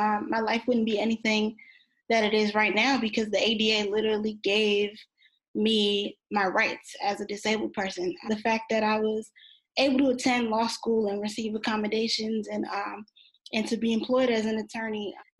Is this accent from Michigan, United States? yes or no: no; Brooklyn, New York, United States; I'm from Brooklyn, New York.